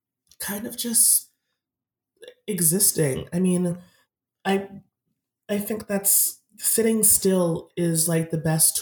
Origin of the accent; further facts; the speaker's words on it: Massachusetts, United States; I mean, I grew up in Massachusetts where I probably didn't know that I was physically Black until someone had to tell me that I was Black